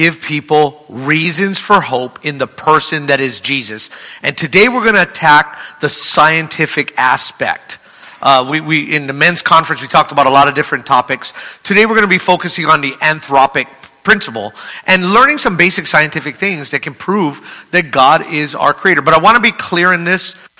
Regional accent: Hawaii, United States; But I'm from Hawaii. Like was mentioned, lived there all my life. I'm 53. Until this past summer, June, that's where I resided.

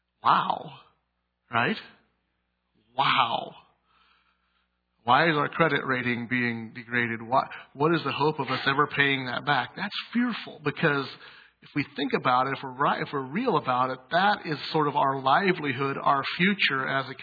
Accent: United States; And that concerns me as an American living in America.

